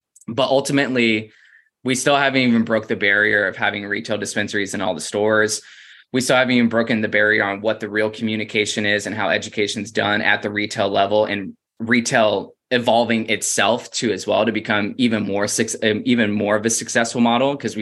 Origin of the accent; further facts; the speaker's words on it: Florida, United States; moved away; Like, I'm from Florida. You know, I've been arrested for weed 3 different times.